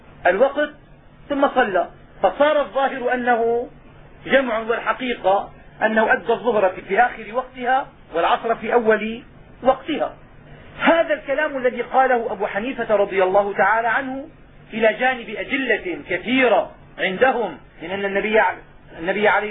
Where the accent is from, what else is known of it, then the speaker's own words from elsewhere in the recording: Kuwait; فما يفعله الناس اليوم هنا عندنا في الكويت